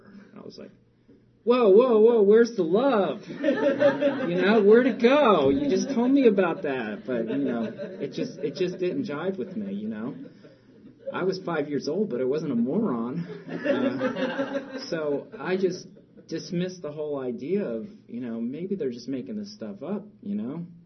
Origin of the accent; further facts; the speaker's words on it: Roselle, United States; You know, growing up in Roselle, we had a lot of things.